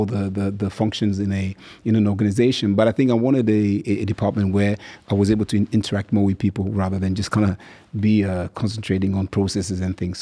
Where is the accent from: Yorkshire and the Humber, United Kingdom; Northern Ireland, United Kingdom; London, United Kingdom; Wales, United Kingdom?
London, United Kingdom; Croydon; I'm from London. So, Southeast London. I'm from a place called Croydon. I'm sure people would know Croydon.